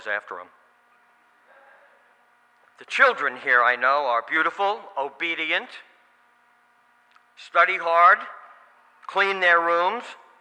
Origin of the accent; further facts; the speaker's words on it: Bronx, New York, United States; And you know, I'm a Calvinist from the Bronx, so I'm not going to pass those up.